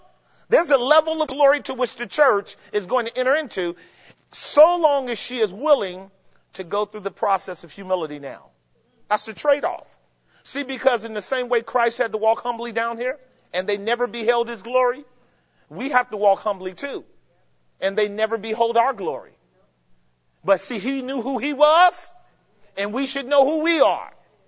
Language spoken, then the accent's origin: English; California, United States; I lose meetings because I'm from California.